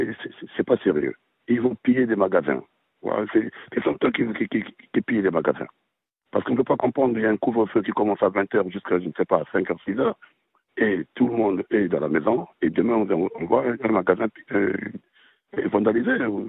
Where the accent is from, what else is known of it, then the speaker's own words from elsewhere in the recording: Republic of the Congo; chez moi, au Congo-Brazzaville